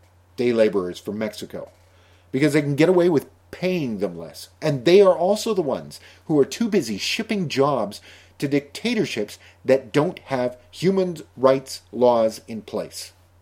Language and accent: English; Canada; I'm Canadian, and therefore I don't know what it's like to live in that type of a situation. But I'm a Canadian. I live north of the border.